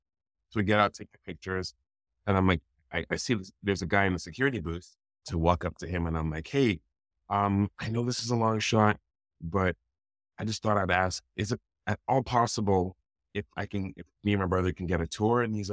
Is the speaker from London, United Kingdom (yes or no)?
no; Scotland, United Kingdom; also born or lived in Nigeria; now in Canada; I was actually born in Nigeria, so I have a Nigerian passport as well. And then I grew up in Scotland, the northeast of Scotland. And so I have my British passport. And then when I moved to Canada